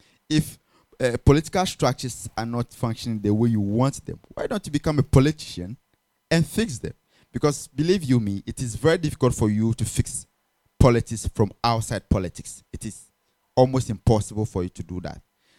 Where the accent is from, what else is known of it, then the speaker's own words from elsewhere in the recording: Dokplom, Volta, Ghana; I'm from Dokplom in the Volta region. I'm a student leader.